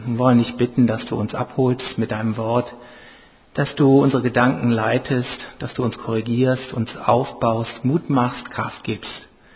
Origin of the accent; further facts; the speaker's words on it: Germany; Das wäre jetzt eher kölsch zu erwarten, aber wir als Deutsche wissen natürlich, das ist sprachlich nicht so ganz sauber.